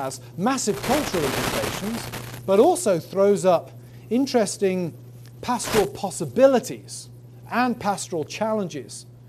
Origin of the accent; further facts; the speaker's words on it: England, United Kingdom; I don't even think of myself as British if I can help it. I'm English.